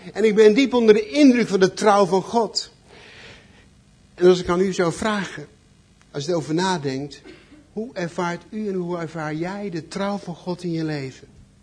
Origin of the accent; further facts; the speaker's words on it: North Brabant, Netherlands; ik kom uit Brabant natuurlijk, waar we nu wonen.